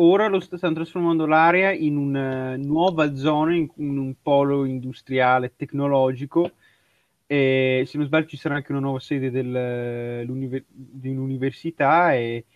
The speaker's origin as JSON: {"language": "Italian", "town": "Milan", "region": "Lombardy", "country": "Italy", "said": "siamo un po' milano-centristi, visto che siamo di Milano, giustamente."}